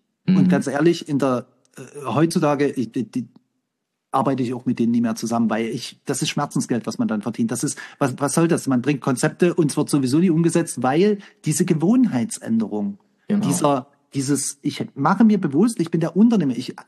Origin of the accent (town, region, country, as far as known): Dresden, Saxony, Germany